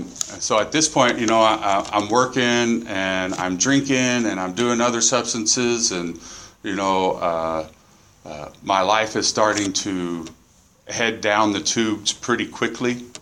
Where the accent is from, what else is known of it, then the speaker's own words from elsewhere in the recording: Lompoc, California, United States; born there; I was born in Lompoc.